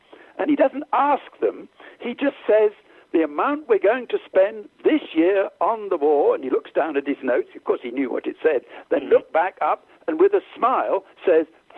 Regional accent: England, United Kingdom; Of course, we're English, and we think, well, Churchill won the war.

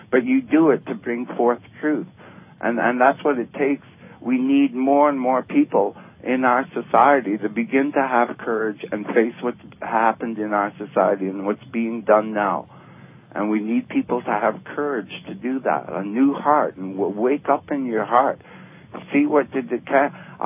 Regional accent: Canada; I've never felt as disgusted as of being a Canadian

